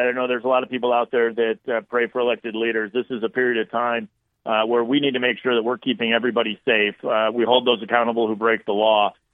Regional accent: Wisconsin, United States; It's why it's hard in my home state of Wisconsin to find people that are willing to run for school board and city councils.

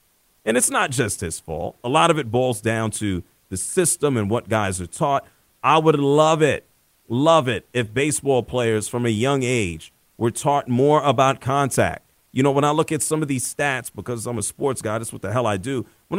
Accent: Northeast, United States; I remember watching him quite a bit growing up in the Northeast and looking at the AL East.

